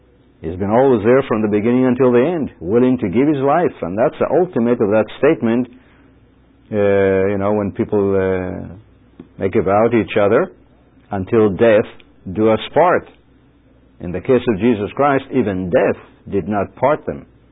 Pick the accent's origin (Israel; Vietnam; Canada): Israel; I'm a Jew, understand that. I was raised in Israel